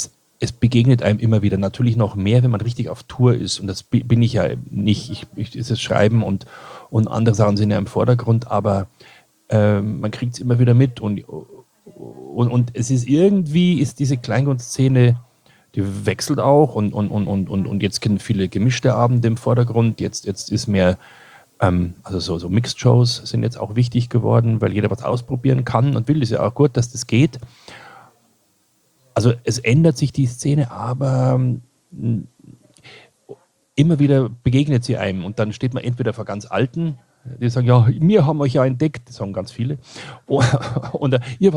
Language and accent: German; Kirchseeon, Bavaria, Germany; born or raised there